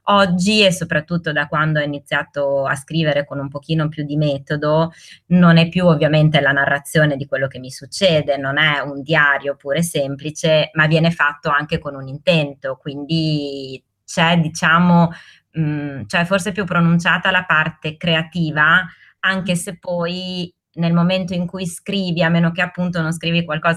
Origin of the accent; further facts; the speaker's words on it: Bologna, Emilia-Romagna, Italy; born there; io sono nata e vivo a Bologna